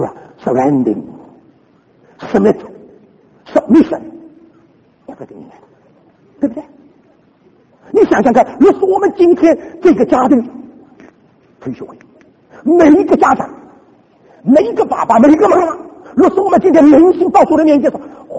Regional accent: Shanghai, China; 我们上海人就这个毛病。

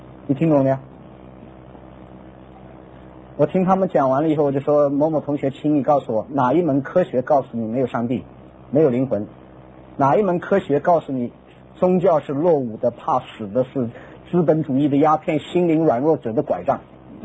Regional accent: China; 你知道我们中国人有一个毛病，就是我们对于这些很有地位的人，我们会佩服他到一个程度

